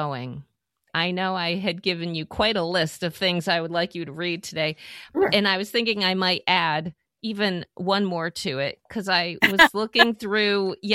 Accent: Massachusetts, United States; the place where I grew up, which was a small, or I shouldn't say small, like a mid-sized central Massachusetts town. Very French Canadian, Catholic, almost everyone in the town.

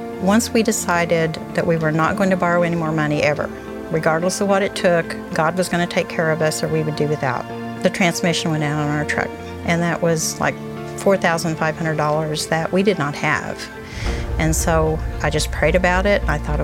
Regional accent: Fordland, Missouri, United States; I'm from Fordland, Missouri.

